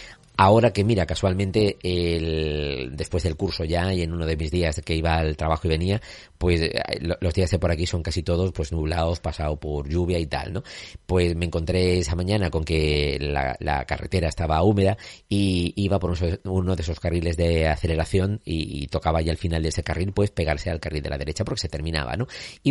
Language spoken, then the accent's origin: Spanish; Andalusia, Spain; Como buen andaluz